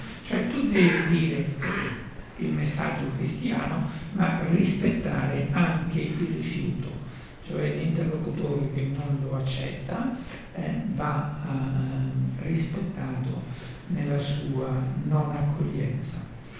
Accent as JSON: {"language": "Italian", "region": "Buenos Aires", "country": "Argentina", "lives_now": "Italy", "said": "che vengo da Buenos Aires"}